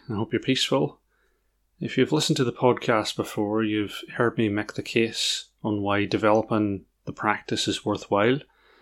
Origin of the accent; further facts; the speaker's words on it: Northern Ireland, United Kingdom; now in England; I'm in my 40s. I live in England. In case the accent isn't obvious, I grew up in Northern Ireland.